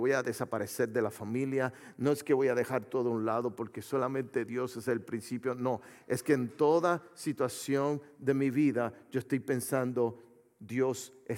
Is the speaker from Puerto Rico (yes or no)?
yes; Puerto Rico; como buen puertorriqueño queríamos brincar